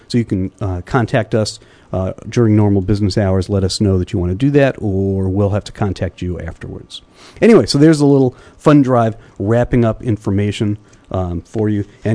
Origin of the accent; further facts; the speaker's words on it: New York, United States; Hey, I'm from Long Island.